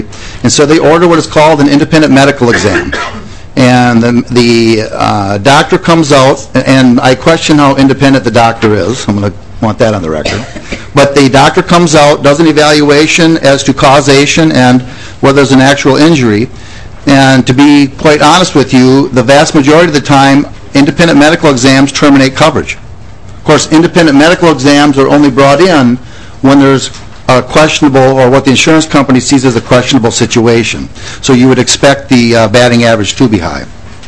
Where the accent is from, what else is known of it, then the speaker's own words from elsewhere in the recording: Ireland; I'm going to take a shot at it because I'm Irish.